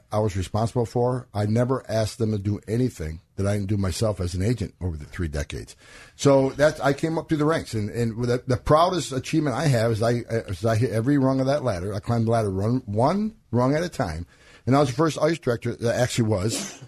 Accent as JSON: {"language": "English", "region": "New York", "country": "United States", "tie": "born or raised there", "said": "Well, like, I grew up in a small town upstate New York, farming country, and my dad was a cop, my grandfather was a cop"}